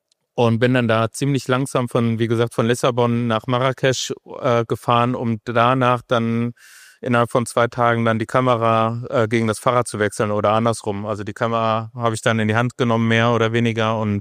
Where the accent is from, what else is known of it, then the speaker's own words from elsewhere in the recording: North Rhine-Westphalia, Germany; ich komme auch aus dem Ruhrgebiet und da gibt es ja nur Straße, also es gibt auch Wälder, es gibt sehr, sehr viele Wälder